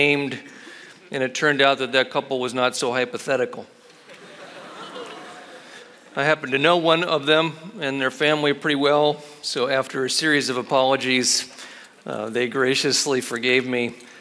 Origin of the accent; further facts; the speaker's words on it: Cleveland, Ohio, United States; I'm from Cleveland. I'm a dyed-in-the-wool Cleveland Browns fan.